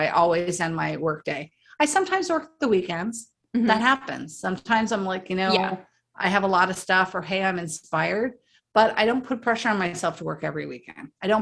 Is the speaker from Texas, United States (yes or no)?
no; Chicago, Illinois, United States; You know, I'm originally from Chicago and we are workhorses in the Midwest.